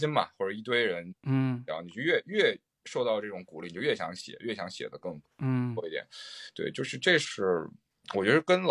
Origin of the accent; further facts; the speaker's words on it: Taiyuan, Shanxi, China; 我是山西人，山西太原的。